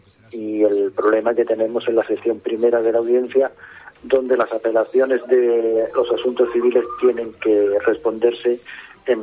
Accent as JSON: {"language": "Spanish", "region": "Andalusia", "country": "Spain", "said": "sobre todo para mí que soy almeriense, y es una forma de servir a mi provincia"}